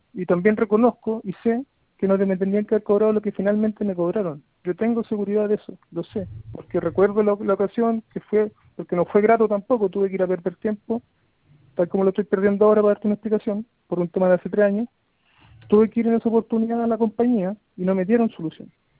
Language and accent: Spanish; Curicó, Maule, Chile; yo soy de Curicó, no sé si ubico Curicó